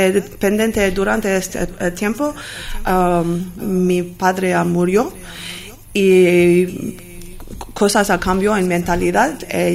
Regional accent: Los Angeles, California, United States; Spanish is a second language; Yo soy de Los Ángeles también, de California

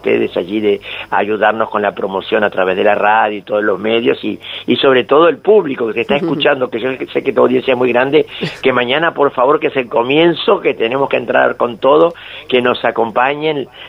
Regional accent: Uruguay; yo vengo de Uruguay

